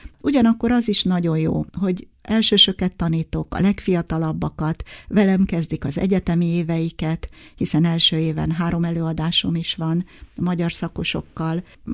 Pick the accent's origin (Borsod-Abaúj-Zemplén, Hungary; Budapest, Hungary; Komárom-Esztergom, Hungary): Komárom-Esztergom, Hungary; Dorog; meghívtak a szülővárosom, akkor még nem is volt város, Dorog